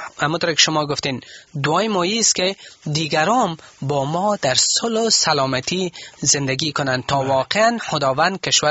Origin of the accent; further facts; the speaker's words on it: Afghanistan; کل ما افغان هستیم